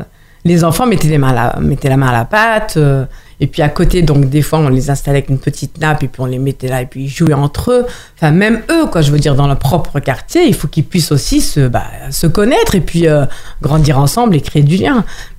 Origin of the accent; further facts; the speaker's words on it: Mantes-la-Jolie, Île-de-France, France; Il ne faut pas oublier d'où on vient. On vient de Mantes-la-Jolie, on a grandi dans ces quartiers, on a beau aller travailler sur Paris ou autre, ou déménager